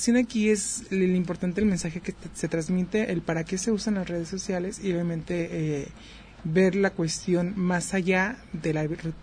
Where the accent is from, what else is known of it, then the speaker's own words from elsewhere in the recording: Mexico; Como todo mexicano